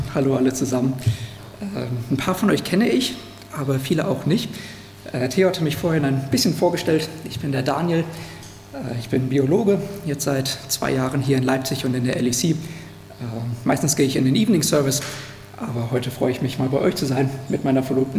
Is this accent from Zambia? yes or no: yes; Zambia; now in Germany; wenn ich dann so Leuten erzählt habe, wo ich aufgewachsen bin, dann kam die Frage: Ja, wie ist das denn im Vergleich? Was ist so ein großer Unterschied zwischen Sambia und Deutschland?